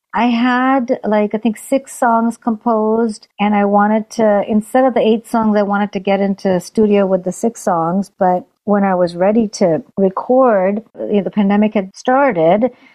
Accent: Punjab, India; accent: Punjabi; I have a song called … which I sing in my Punjabi accent

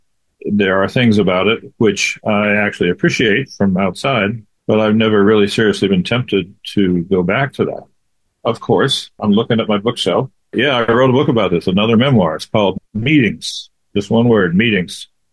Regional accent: Kansas, United States; I was born in Kansas. My family settled in Kansas.

